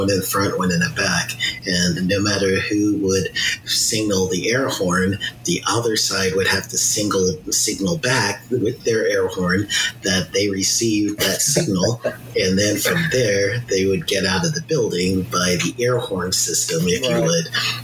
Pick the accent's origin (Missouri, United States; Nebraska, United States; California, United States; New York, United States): New York, United States; I'm from New York, and back when I was growing up, we would have an AM broadcast station